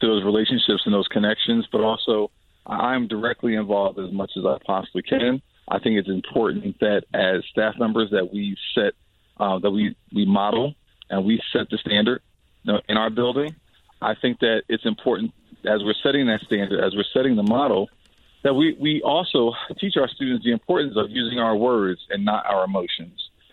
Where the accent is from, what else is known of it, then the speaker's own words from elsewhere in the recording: Camden, New Jersey, United States; You know, I grew up in Camden, New Jersey. I grew up impoverished